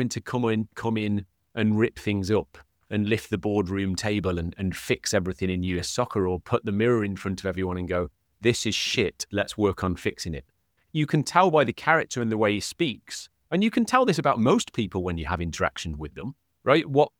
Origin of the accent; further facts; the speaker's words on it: England, United Kingdom; now in United States; I'm a citizen here now. So I'm English. I'll always be English, but I'm a US citizen. And so I'm going to live here. I'm not moving back to Europe. I'm going to stay here.